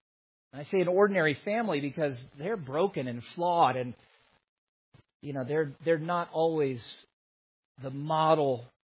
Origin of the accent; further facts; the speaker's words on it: the South, United States; born there; now in Utah, United States; I mean, I was born in the South and my wife was born in the Midwest